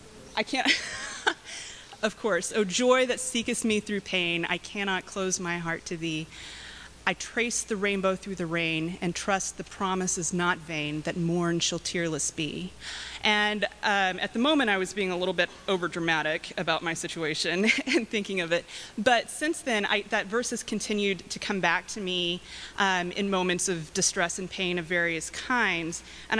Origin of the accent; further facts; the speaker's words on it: Texas, United States; Now, I'm from West Texas, so you can imagine that that was a bit of a shock for me.